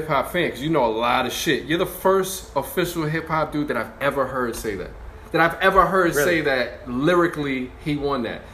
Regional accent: New York City, New York, United States; Didn't listen to … I'm from the Bronx, and I know his family.

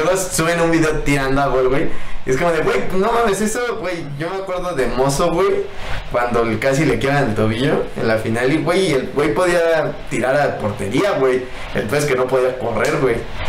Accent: Mexico; como somos los mexicanos, hasta tres te dan.

